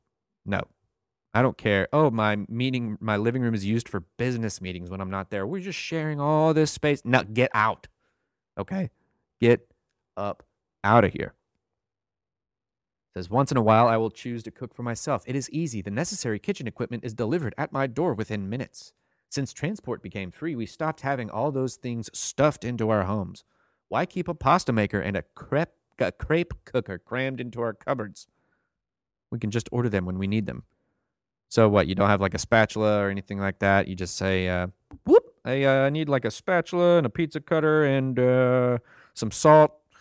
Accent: Dallas, Texas, United States; I come from Dallas. We thrive on congestion and traffic jams, all right?

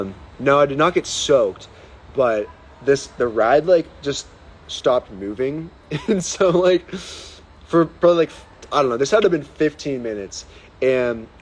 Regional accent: Pittsburgh, Pennsylvania, United States; I'm from Pittsburgh. And so we had like the Pittsburgh Penguins come from, you know, obviously Pittsburgh for a hockey game.

